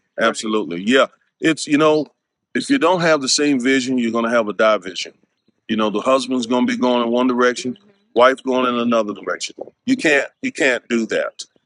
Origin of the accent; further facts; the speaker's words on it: Wallace, North Carolina, United States; We were from the same part of North Carolina. She's from Rocky Mount. I'm from the Wallace area, which is about an hour and a half apart.